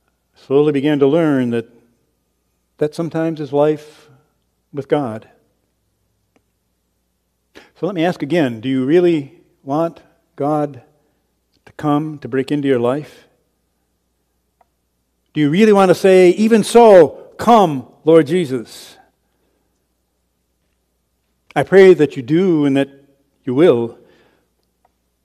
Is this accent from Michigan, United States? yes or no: yes; Kalamazoo, Michigan, United States; Growing up in Kalamazoo, there was what was called a roundhouse.